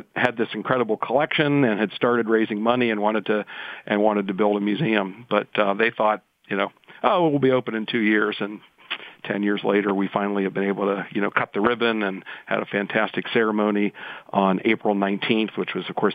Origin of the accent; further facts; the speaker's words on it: Pittsburgh, Pennsylvania, United States; that conflict, which established the city of Pittsburgh, which is where I'm from.